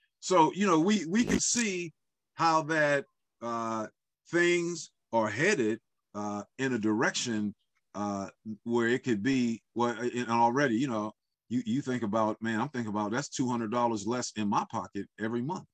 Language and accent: English; United States